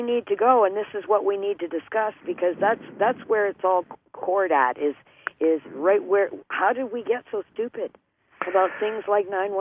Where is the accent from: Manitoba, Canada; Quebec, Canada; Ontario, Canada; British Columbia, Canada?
Manitoba, Canada; Winnipeg; I was raised in Winnipeg.